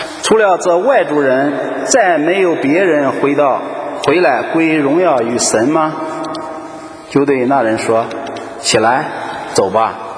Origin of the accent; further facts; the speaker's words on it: China; 我们中国人一般来说都，我不知道为什么中国人，可能中国的文化里面都不爱讲感谢